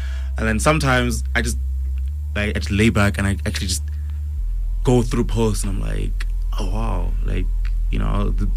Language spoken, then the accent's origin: English; South Africa; And I was really proud just being a South African and seeing another South African kill it like that and everyone going crazy.